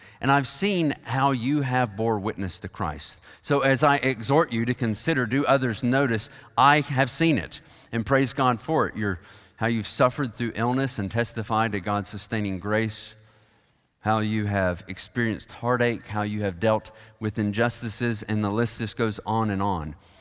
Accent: the South, United States; Not simply because we're nice, not simply because we're from the South

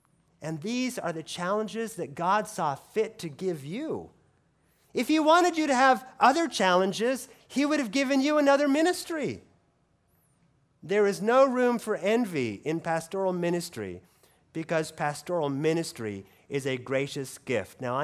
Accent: Oregon, United States; also born or lived in Washington, D.C. / Louisville, Kentucky; I'm from Oregon, And though I worked for a number of years in D.C., and though I spent a few years in Louisville, Kentucky, it was always my expectation that my family and I would be back in Oregon one day

